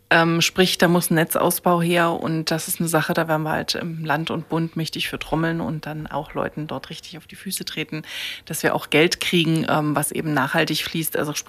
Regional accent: East Germany, Germany; now in Leipzig, Germany; ich bin schon ganz lange hier in Leipzig, schon seit 20 Jahren und bin auch aus dem Osten und habe mich so mal beim Studium hier, bin hier hängen geblieben, habe mich in die Stadt verknallt

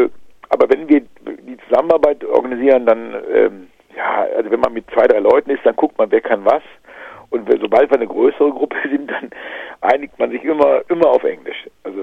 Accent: Aachen, North Rhine-Westphalia, Germany; ich selber bin hier Grenzgänger, also ich habe immer auf beiden Seiten gewohnt. Und man ist als Aachener, ist es eigentlich klar, man kann das Niederländische, kriegt man immer kapiert.

